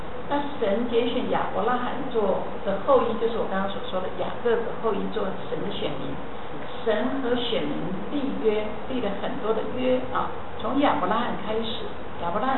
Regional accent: China; 我们中国人，我们又可以叫华人，又可以叫唐人，又可以叫汉人

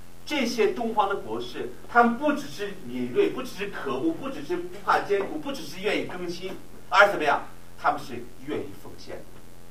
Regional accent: China; 我们中国人一想说啊

